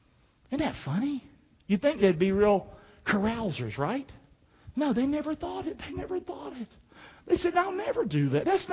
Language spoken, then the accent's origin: English; Rockingham, North Carolina, United States; If I'm from Rockingham, North Carolina, I understand it.